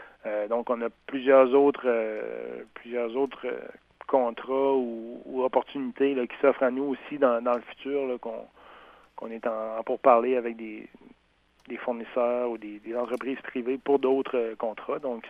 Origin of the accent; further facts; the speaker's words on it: Rivière-au-Nord, Quebec, Canada; quand je suis revenu à Gaspé, là, il y a une dizaine d'années, étant donné que je suis natif là, de Rivière-Aux-Nord, mais quand je suis revenu en 2008